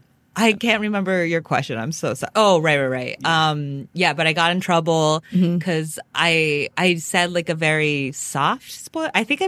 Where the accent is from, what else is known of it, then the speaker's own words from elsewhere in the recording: Tokyo, Japan; I was in Tokyo at the time.